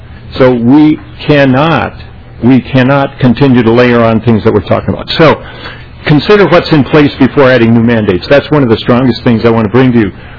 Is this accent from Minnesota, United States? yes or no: yes; Minnesota, United States; I'm from Minnesota. I spend most of my money here.